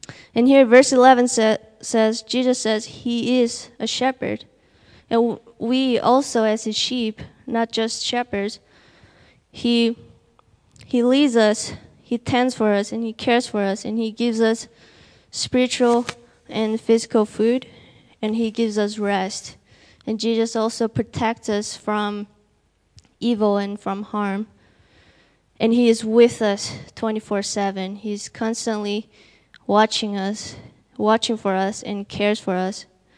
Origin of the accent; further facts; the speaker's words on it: Taiwan; I'm from Taiwan.